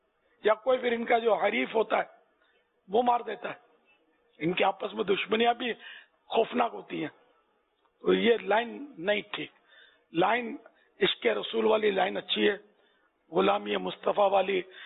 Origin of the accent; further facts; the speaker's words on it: Pakistan; ہمارا وطن سستا ہے, پاکستان سستا ہے, باہر ملک میں نکلو ذرا تو پتا چلے گا, اور کراچی شاید سب سے سستا ہے.